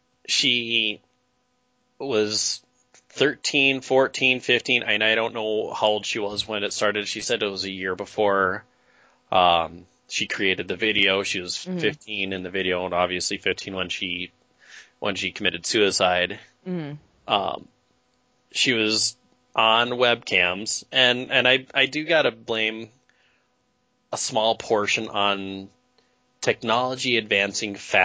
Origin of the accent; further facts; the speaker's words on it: Minnesota, United States; As I am from Minnesota, no, it's not.